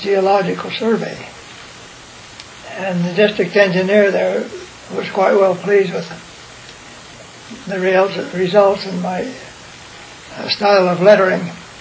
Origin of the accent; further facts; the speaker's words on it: Soda Springs, Idaho, United States; I was born in Soda Springs, Idaho, September 19th, 1911. And my father had a ranch down below Grace, about 20 miles southwest of Soda Springs. And that's where I lived during my early boyhood days.